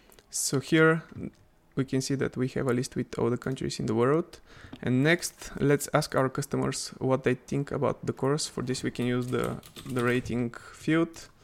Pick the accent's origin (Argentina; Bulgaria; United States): Bulgaria; I'm from Bulgaria